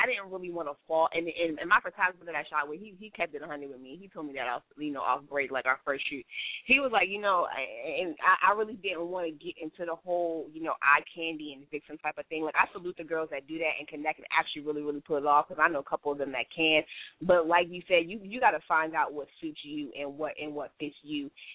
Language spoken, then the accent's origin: English; Maryland, United States; growing up and me being Haitian, like, I grew up in Maryland. So Maryland is, like, really a diverse type of state.